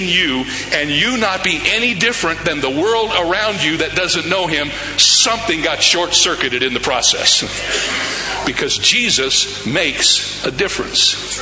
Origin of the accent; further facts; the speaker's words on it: Cedarville, Ohio, United States; I grew up in Cedarville, Ohio, 8 miles away from Wilberforce University.